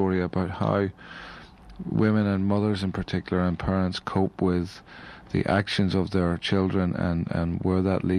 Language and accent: English; Belfast, Northern Ireland, United Kingdom; I grew up in West Belfast. When I was released, I continued to live in West Belfast